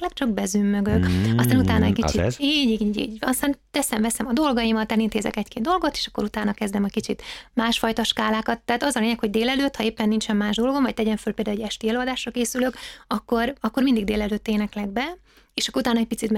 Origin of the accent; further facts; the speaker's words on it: Székely Land, Romania; ez a Hunc utazás, ami Székelyföldet úgy mutatja be, amiben én felnőttem